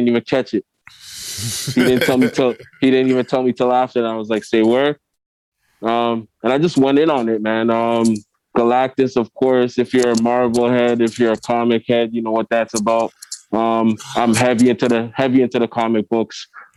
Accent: Toronto, Ontario, Canada; Well, I'm from Toronto, originally from the east side, but I grew up in the west end, the dark side.

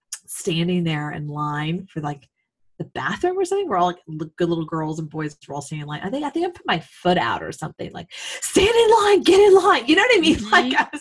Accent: Texas, United States; I grew up in America and I grew up in Texas

